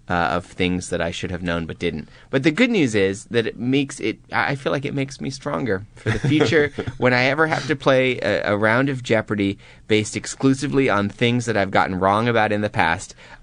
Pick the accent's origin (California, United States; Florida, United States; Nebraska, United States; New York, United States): Florida, United States; So, I'm from Florida. What am I?